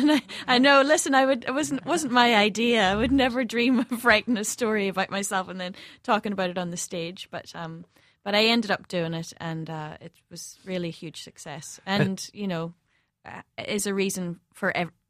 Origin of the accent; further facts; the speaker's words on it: Belfast, Northern Ireland, United Kingdom; I grew up in West Belfast and during the Troubles and sort of in the middle of it